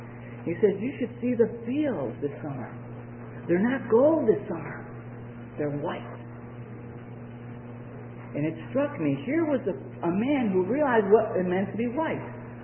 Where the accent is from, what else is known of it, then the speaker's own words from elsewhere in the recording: Chicago, Illinois, United States; I grew up, I was born in Chicago, youngest of six.